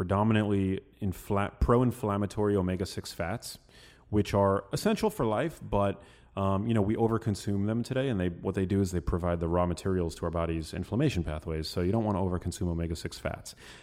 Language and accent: English; New York City, New York, United States; She was not a believer in organic, even though we are from New York City and my mom had access to healthy food.